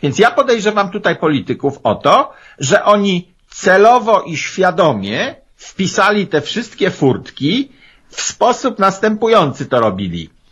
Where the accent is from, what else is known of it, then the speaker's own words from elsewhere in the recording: Pomeranian Voivodeship, Poland; ze Starogardu Gdańskiego, moje strony kociewskie